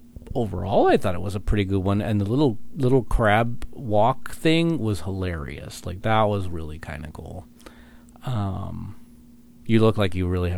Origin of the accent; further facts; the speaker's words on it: South Lake Tahoe, California, United States; Saw pieces of my hometown, I guess you could call it.